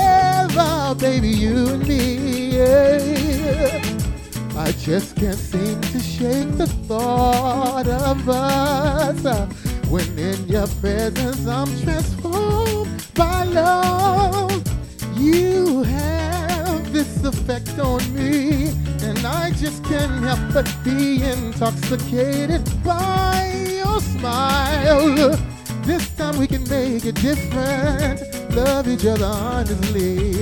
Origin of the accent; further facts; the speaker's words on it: New York, United States; now in Los Angeles, United States; I'm originally from New York, but I love LA. I'm here. That's right. Fort Greene, New York. LES, Lower East Side, Houston Avenue.